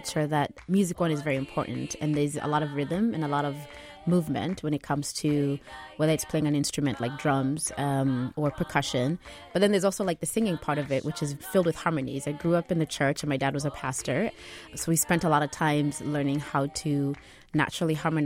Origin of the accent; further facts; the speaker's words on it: Kenya; moved away; growing up in Kenya, I was black and that's it.